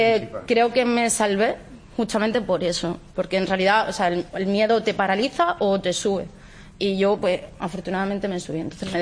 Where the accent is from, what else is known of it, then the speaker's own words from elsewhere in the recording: Seville, Andalusia, Spain; Hombre, pues porque soy sevillana